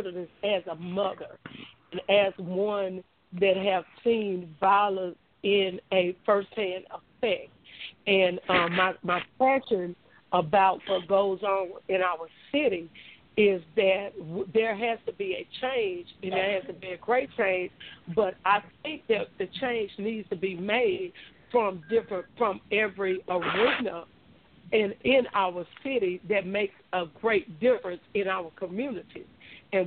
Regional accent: Shreveport, Louisiana, United States; And I grew up in Shreveport, right there on the Cooper Road, what we call Martin Luther King area now, but it was Cooper Road in my time.

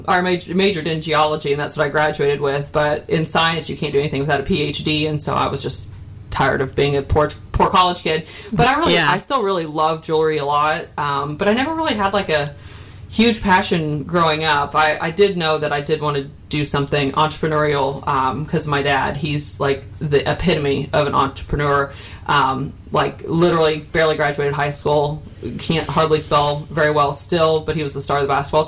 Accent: Orlando, Florida, United States; born and raised, and my parents still live in the house I grew up in Orlando.

